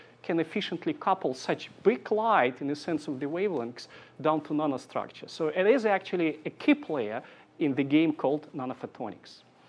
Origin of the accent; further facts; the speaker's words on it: Siberia, Russia; I'm from Siberia, eastern part of Siberia, and I have kind of cosmopolitan background. I worked in many countries.